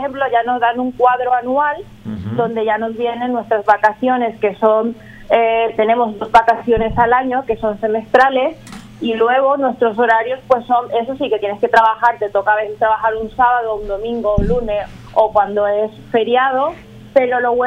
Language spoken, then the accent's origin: Spanish; Eusebio Ayala, Cordillera, Paraguay; hace poco estuve ahí con mi familia, que siempre voy a mi pueblo, que es Eusebio Ayala, y que a mí me gusta mucho.